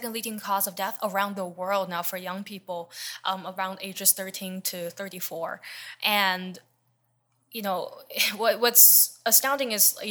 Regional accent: Claremont, California, United States; I grew up in Claremont, and the town when I moved here was like super, super white

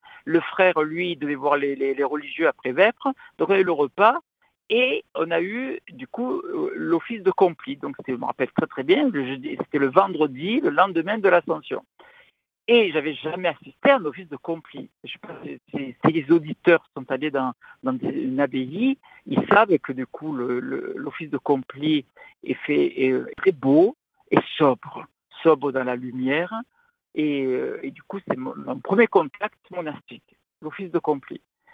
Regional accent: Marseille, Provence-Alpes-Côte d'Azur, France; Alors, donc, je suis Marseillais.

